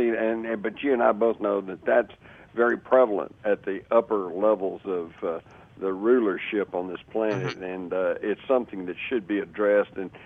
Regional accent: Texas, United States; I mean, I was brought up in Texas. I used to go quail hunting and deer hunting and wild hog hunting and everything else.

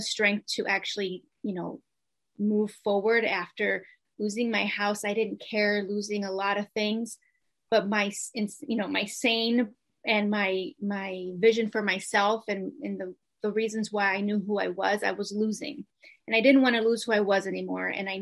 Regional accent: Rochester, New York, United States; I am from Rochester, New York, and I just turned 40

